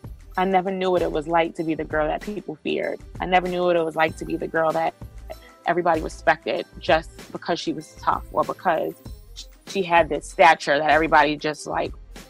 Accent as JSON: {"language": "English", "town": "Brooklyn", "region": "New York", "country": "United States", "tie": "born or raised there", "said": "born and raised in Brooklyn, New York, two-parent home. I'm the oldest of five."}